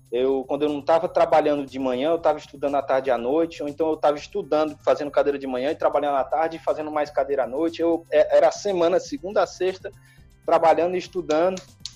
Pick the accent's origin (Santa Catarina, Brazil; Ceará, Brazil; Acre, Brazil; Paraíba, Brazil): Ceará, Brazil; Lavras da Mangabeira; accent: caririense; also born or lived in Fortaleza; Eu morei um tempo lá. Eu nasci e me criei aqui em Fortaleza até meus 8 anos de idade. E aí, com os 8 anos de idade, eu fui morar em Lavras da Mangabeira com os meus pais.